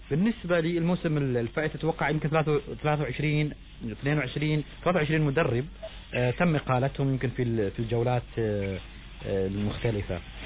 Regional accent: Oman

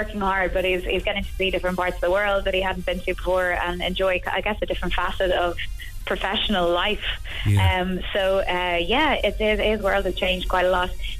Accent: Ireland; But if I'm like an Irish … it's a really nice compliment because I think she's great.

